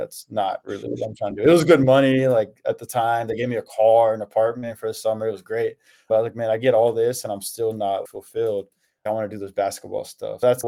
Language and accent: English; Houston, Texas, United States; So I grew up in Houston, loved basketball, played high school, AAU.